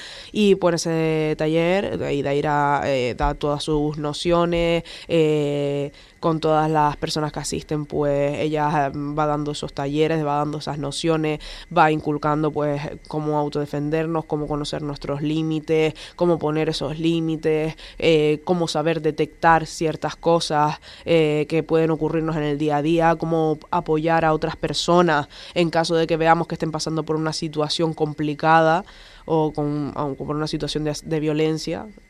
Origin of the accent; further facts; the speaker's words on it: Charco, Spain; Yo, por ejemplo, soy del Charco y yo me crié dentro de cuando estaba el Centro Cultural en el Charco